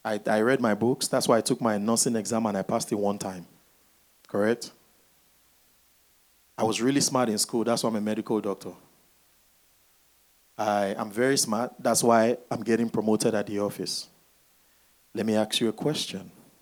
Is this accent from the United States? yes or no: no; Nigeria; moved away; Each and every one of us here, 95% of us here, we came from Nigeria. When we came, we didn't have anything.